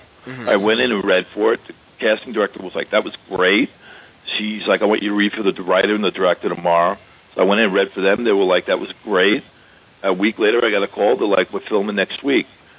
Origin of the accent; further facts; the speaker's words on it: Long Island, New York, United States; I grew up on Long Island, but, I, you know, always as a kid, like, you know, when I was 14, 15, 16, coming into the city all the time